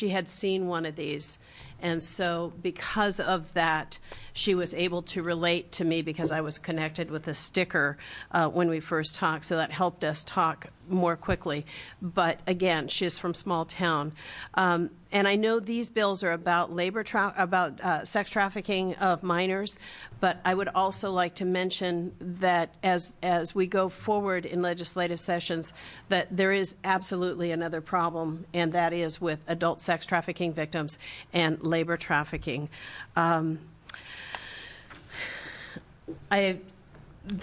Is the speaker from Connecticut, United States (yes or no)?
no; Bend, Oregon, United States; I am from Bend, Oregon. And I am here to kind of represent our side of the state.